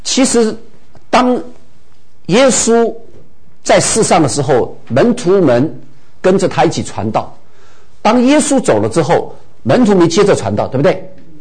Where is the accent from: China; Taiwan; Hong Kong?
Taiwan; 其实我现在已经尽量不讲台语了哈